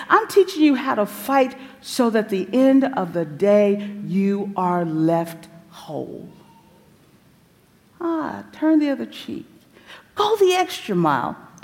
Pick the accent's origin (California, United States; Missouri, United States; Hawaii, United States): Missouri, United States; Kansas City; moved away; Growing up in Kansas City, Missouri, which is why I tried to convince myself that this snow is no big deal, but I grew up there, and then I left.